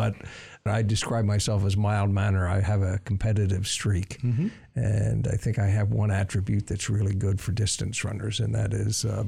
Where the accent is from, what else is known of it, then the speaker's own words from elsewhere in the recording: Pennsylvania, United States; I grew up in Pennsylvania, so I know I'm in Spartan country here, but I went to Penn State.